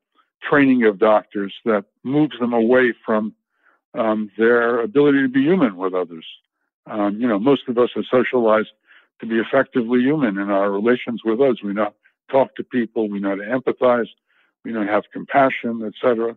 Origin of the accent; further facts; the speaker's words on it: New York City, New York, United States; I grew up in New York City and socialized in the 1940s and 50s and was a rough kid who was on his way probably to delinquency